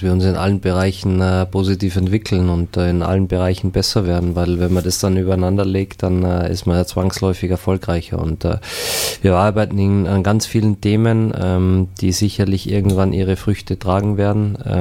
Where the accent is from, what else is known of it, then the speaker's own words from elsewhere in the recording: Hanover, Lower Saxony, Germany; so ein Auftritt wie in Hannover in meiner alten Heimat sehr